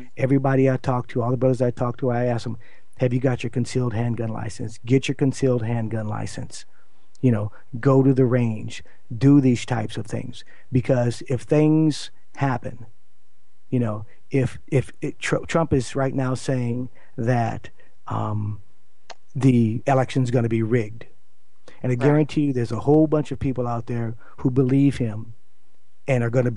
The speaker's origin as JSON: {"language": "English", "region": "California", "country": "United States", "tie": "born or raised there", "said": "growing up in California, California has very strict gun laws"}